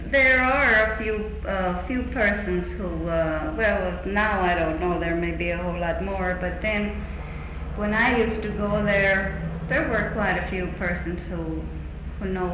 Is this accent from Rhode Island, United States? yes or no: no; Texas, United States; No, they would know. Yes, they would know I'm from Texas.